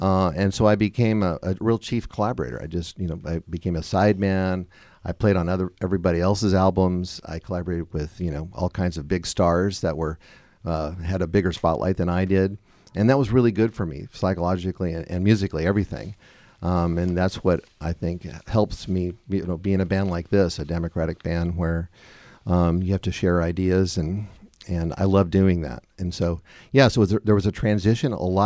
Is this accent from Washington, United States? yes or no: yes; Seattle, Washington, United States; I was playing, you know, music from the South, and I grew up in Seattle. So everybody looked at me kind of like, well, you're not supposed to be able to do that from up there, you know.